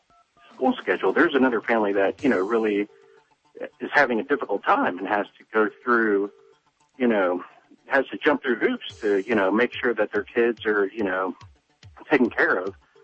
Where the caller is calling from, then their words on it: Houston, Texas, United States; I'm calling from East End, part of Houston here.